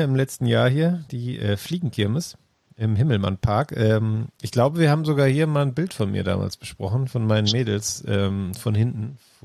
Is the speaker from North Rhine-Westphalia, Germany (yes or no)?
yes; North Rhine-Westphalia, Germany; Bei uns im Pott sagt man Kirmes